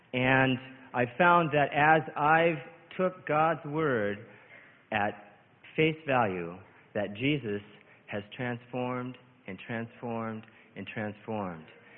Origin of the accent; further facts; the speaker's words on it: Spokane, Washington, United States; from Spokane, Washington.